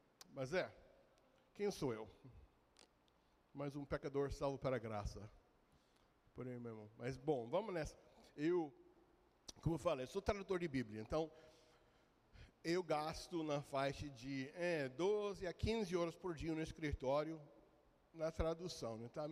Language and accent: Portuguese; United States; Portuguese is a second language; moved away as an adult; now in Brazil; Mas sou americano, né? Vocês vão perceber pelo sotaque, não é de São Paulo, nem de Pará, nem de Paraná. É dos Estados Unidos mesmo. Sou gringo, estou no Brasil desde 1997